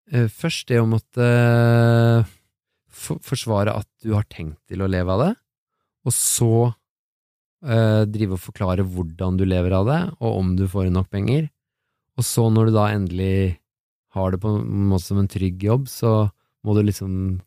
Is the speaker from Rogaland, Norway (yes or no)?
no; Oslo, Norway; also born or lived in Biri; Vi flyttet til Oslo fra Biri.